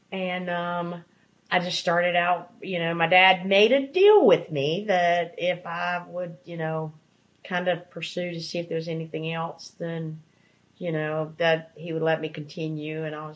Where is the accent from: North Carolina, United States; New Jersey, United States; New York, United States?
North Carolina, United States; I'm from the Blue Ridge Mountains in North Carolina